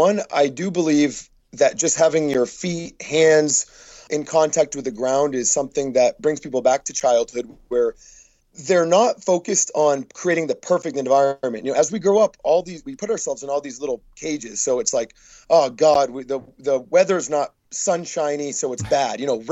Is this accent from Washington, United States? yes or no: no; Maine, United States; a 15-year-old kid growing up in Maine playing a bunch of sports